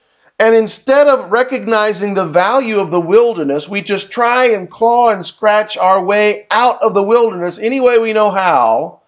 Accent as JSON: {"language": "English", "region": "Kansas", "country": "United States", "tie": "born or raised there", "moved": "yes", "lives_now": "Louisiana, United States", "said": "When I was young, growing up in Kansas, we had snowstorms. Now, we've had snow in Louisiana since I've been here."}